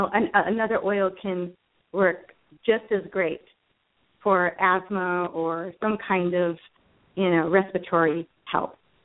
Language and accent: English; Arizona, United States; I'm from Arizona.